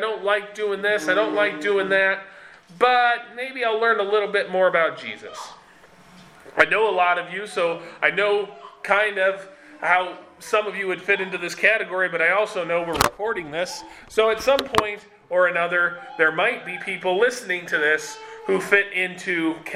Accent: United States; And I thought that way because, well, I'm an American, so of course I'm a Christian.

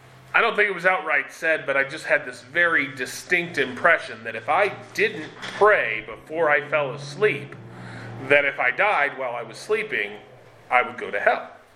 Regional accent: United States; And I thought that way because, well, I'm an American, so of course I'm a Christian.

